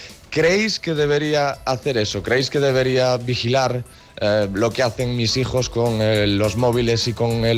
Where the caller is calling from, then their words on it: Corcubión, Galicia, Spain; de Corcubión. Me pongo en contacto con vosotros